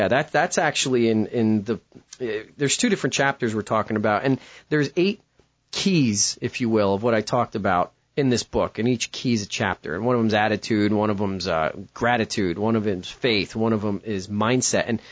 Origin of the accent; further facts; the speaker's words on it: New Jersey, United States; You know, I was growing up in North Jersey pre-internet, and what you knew is what you knew.